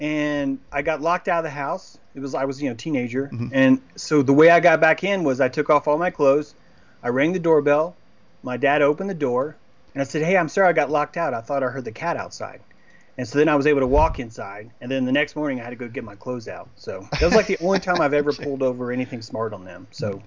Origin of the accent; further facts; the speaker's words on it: the South, United States; this is actually a benefit of growing up in the South. I was able to grow up and go locally to the Chickamauga battlefield and listen to history